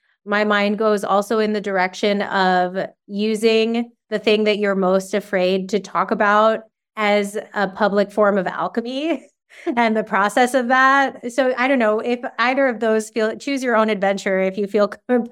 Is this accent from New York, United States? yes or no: yes; Long Island, New York, United States; I enjoy gossiping. I'm from Long Island and I'm Jewish. Like, gossiping is part of our identity.